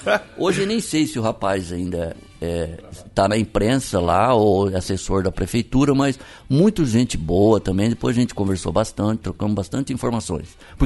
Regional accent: Lucélia, São Paulo, Brazil; born there; minha irmã mora em Lucélia, onde eu nasci, interior de São Paulo.

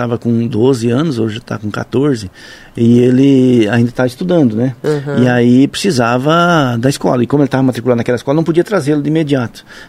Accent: Toledo, Paraná, Brazil; born there; also born or lived in Acre / Lucas do Rio Verde / Sinop; Eu nasci em Toledo, no Paraná.

